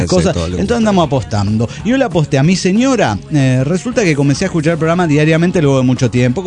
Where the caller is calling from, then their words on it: Morón, Buenos Aires Province, Argentina; de Morón, Argentina.